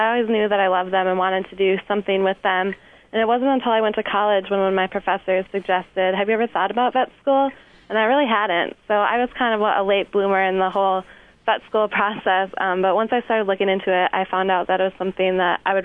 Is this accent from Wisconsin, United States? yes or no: no; Escanaba, Michigan, United States; I'm from Escanaba, which is in the UP.